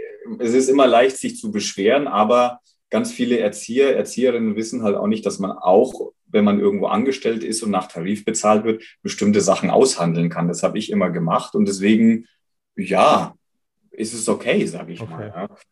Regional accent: Ebersberg, Bavaria, Germany; unsere Gesellschaft hier in Deutschland, in Bayern, bei uns in Ebersberg

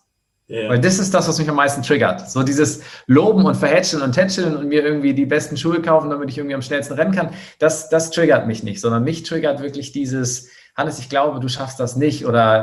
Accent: Schleswig-Holstein, Germany; Also ich komme aus der Landwirtschaft, ich bin auf dem Demeter-Bauernhof hier oben in Schleswig-Holstein groß geworden.

